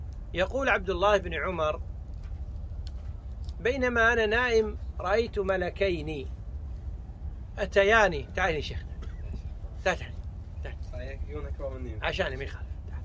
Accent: Kuwait; حتى العوام عندنا بالكويت إذا قلت لنا فلان يقول لك والنعم، يعني يمدحك

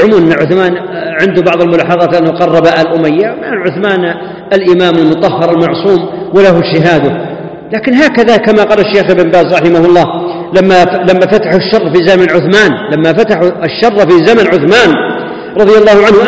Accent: Saudi Arabia; الخوارج عندنا في السعودية

